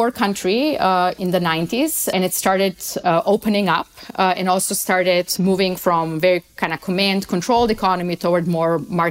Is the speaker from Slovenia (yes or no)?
yes; Slovenia; So I grew up in Yugoslavia, in the part that's now Slovenia.